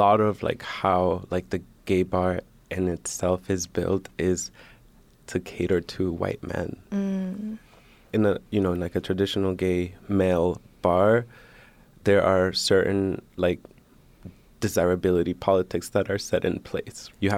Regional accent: Washington, District of Columbia, United States; So Adam is Belizean and Black American, and I'm Honduran, but I grew up in Washington, D.C.

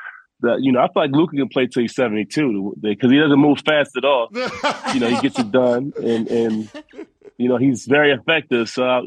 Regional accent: Baltimore, Maryland, United States; Nah, I'm from Baltimore, so I'm an Orioles fan.

